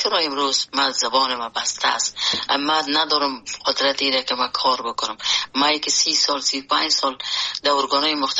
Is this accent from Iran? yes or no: no; Afghanistan; born or raised there; moved away as an adult